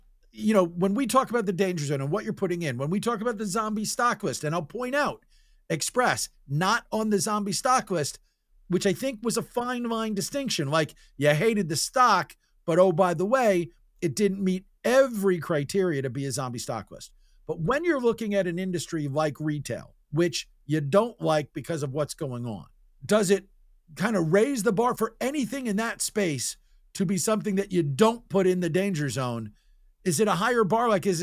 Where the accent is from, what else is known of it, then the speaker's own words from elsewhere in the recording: Livingston, New Jersey, United States; I grew up in Livingston, New Jersey, walking distance from the Livingston Mall.